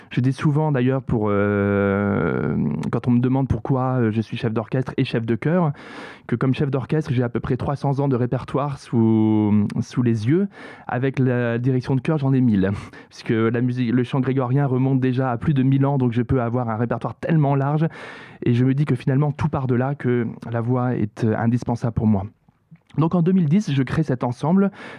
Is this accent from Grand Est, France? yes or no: yes; Colmar, Grand Est, France; j'ai grandi à Colmar dans une ville très musicale.